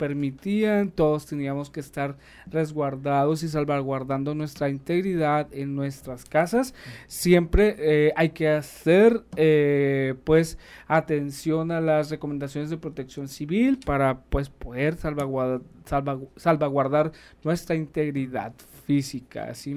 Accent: Mexico; como mexicanos es un sentimiento completamente de orgullo

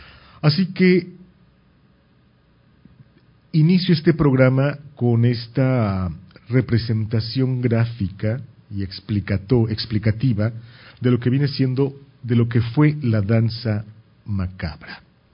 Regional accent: Mexico City, Mexico; Yo recuerdo que de niño, yo vivía en Ciudad de México

